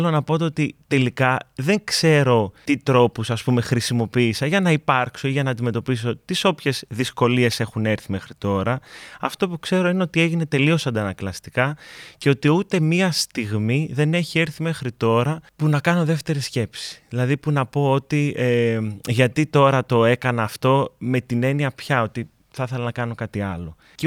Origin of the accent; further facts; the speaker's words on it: Thessaloniki, Central Macedonia, Greece; now in Athens, Greece; το 2016 ήρθα στην Αθήνα από τη Θεσσαλονίκη.